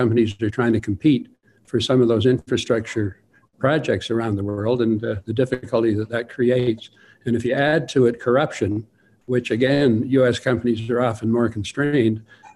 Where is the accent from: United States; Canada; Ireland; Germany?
Canada; First of all, I say I'm from Canada, so I empathize with Australia because China's doing the same thing to us.